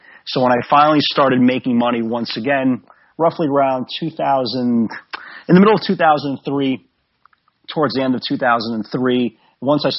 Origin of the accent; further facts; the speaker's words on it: Brooklyn, New York, United States; I grew up in the Brighton Beach section of Brooklyn, and, you know, it is predominantly middle to lower class people.